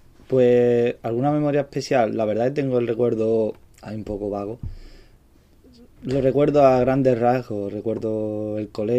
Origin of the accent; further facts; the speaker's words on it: Seville, Andalusia, Spain; Sí, nací en Sevilla.